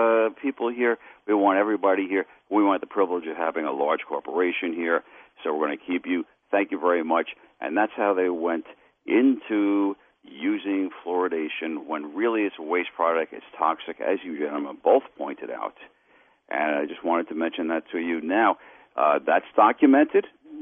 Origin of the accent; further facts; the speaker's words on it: New York City, New York, United States; Unfortunately, it took place in my home state, New York City.